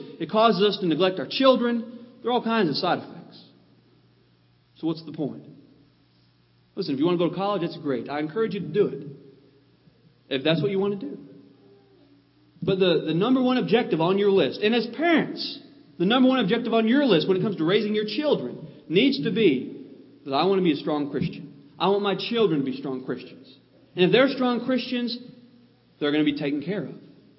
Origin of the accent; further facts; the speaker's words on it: Louisville, Kentucky, United States; You know, I'm from the big city. I'm from Louisville, and I'm used to a very fast-paced way of life.